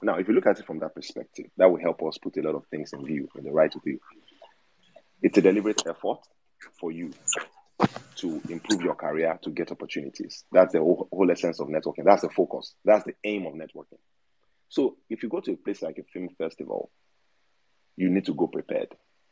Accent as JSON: {"language": "English", "town": "Ibadan", "region": "Oyo", "country": "Nigeria", "tie": "born or raised there", "said": "I was born and raised in Ibadan, the city of Ibadan. A lot of people may not know that. And my accuracy of the Yoruba language, my mastery of the Yoruba language is like 99.9%."}